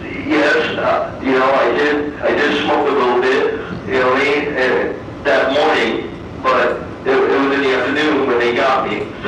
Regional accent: East Mesa, Arizona, United States; also born or lived in Cleveland, Ohio; I'm originally born from Cleveland, Ohio, but I moved out in Apache Junction. East Mesa.

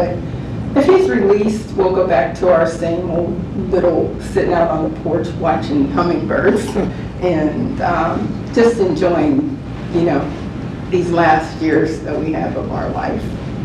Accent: Ohio, United States; And I'm from Ohio, I saw the National Guard shoot down the kids that were protesting the Vietnam War

